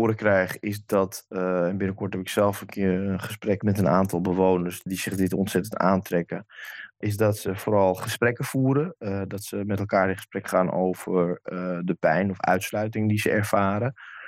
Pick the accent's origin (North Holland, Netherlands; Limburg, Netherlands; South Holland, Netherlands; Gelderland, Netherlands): North Holland, Netherlands; Amsterdam; daar moeten we ons als Amsterdammers en ook in Noord niet zoveel van aantrekken